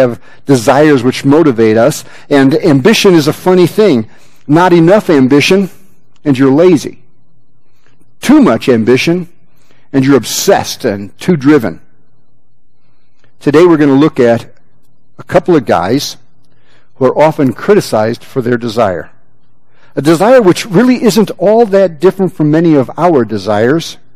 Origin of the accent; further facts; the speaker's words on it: Wheaton, Illinois, United States; I grew up in Wheaton, Illinois, where half the churches had 800 people. Wheaton was, at that time, still a dry town.